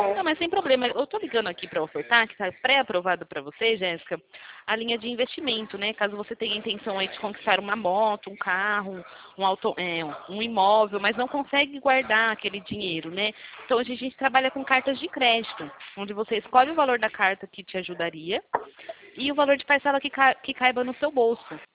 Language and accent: Portuguese; Rio de Janeiro, Brazil; sou de Rio